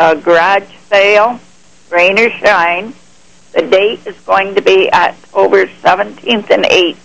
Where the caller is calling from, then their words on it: Silver Springs, United States; Silver Springs.